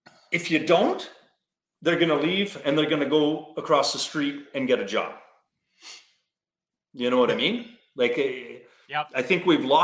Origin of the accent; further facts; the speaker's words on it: Timmins, Ontario, Canada; Like when I grew up in Timmins and different circumstances and it was a completely different world.